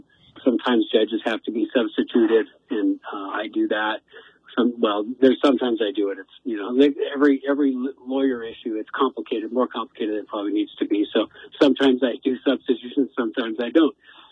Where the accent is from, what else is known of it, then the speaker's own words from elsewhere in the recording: Montana, United States; So I went to University of Montana in Missoula. I grew up in Montana.